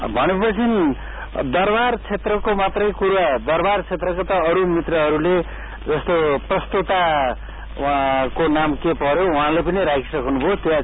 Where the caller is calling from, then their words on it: Kumarigal, Bagmati, Nepal; म कुमारीगालबाट, कुमारीगाल सात नम्बर वडा कुमारीगालबाट।